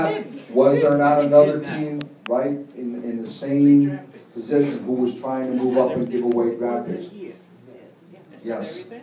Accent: California, United States; Now, I grew up in California. You looked out the window and said, same as yesterday.

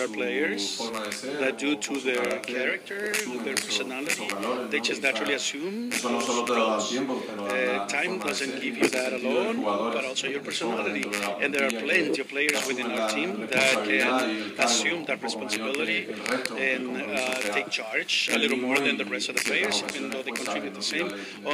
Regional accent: Andalusia, Spain; English is a second language; he's also close to my hometown in Andalus

